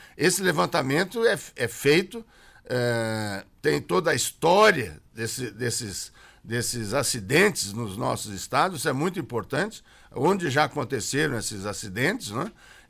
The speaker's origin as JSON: {"language": "Portuguese", "town": "Cachoeira do Sul", "region": "Rio Grande do Sul", "country": "Brazil", "said": "eu sou de Cachoeira do Sul"}